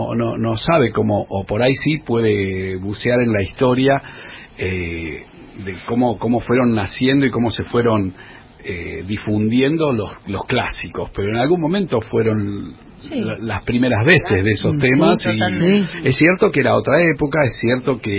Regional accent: Buenos Aires, Argentina; Villaluro, que es mi barrio natal.

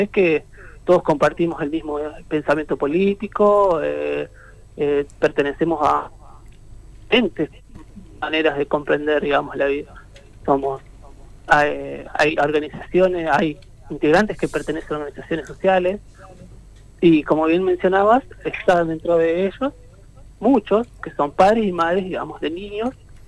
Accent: Neuquén, Argentina; el lugar donde provenimos es de Neuquén. Somos todos de Neuquén, habitamos en diferentes lugares y localidades de la provincia

